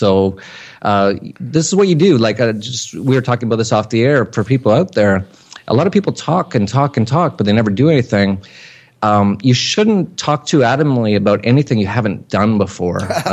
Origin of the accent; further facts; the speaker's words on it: Canada; I grew up in Canada.